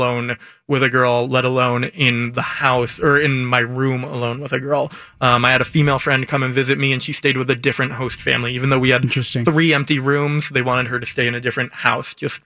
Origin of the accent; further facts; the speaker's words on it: Portland, Oregon, United States; Anybody I'd tell I'm from Oregon, nobody knew that until the basketball people were like, oh, Portland